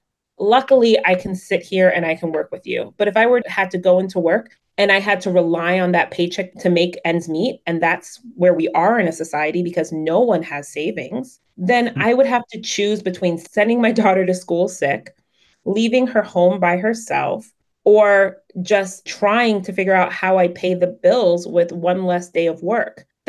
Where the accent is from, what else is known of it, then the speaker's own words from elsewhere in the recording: Florida, United States; moved away as an adult; now in Michigan, United States; I met my husband on a minimum wage campaign in Florida, my home state, and he convinced me to move to this place that is not always very warm.